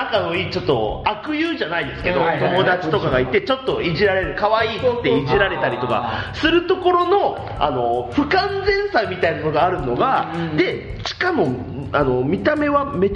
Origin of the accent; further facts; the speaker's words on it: Aomori, Japan; 高校が僕青森出身なんで。